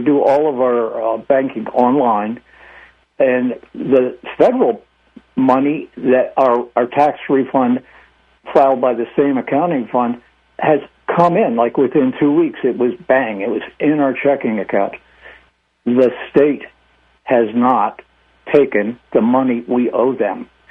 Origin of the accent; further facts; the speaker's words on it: Dundalk, Maryland, United States; I grew up in Dundalk. Oh, shit. Pardon me. There I go, giving my location now. I've lived here all my life.